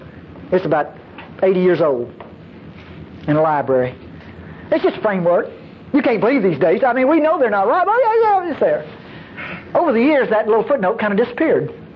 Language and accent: English; Mississippi, United States; moved away; That's North Mississippi for squeeze. I'm from North Mississippi, but I've lived in Texas nearly all my life, so, neither one of them claimed me.